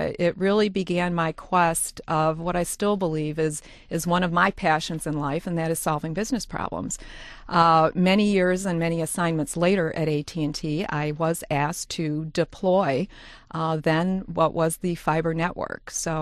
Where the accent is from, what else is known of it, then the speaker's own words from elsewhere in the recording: Dearborn Heights, Michigan, United States; So I grew up in Dearborn Heights, had a pretty terrific childhood for the most part, and here I am.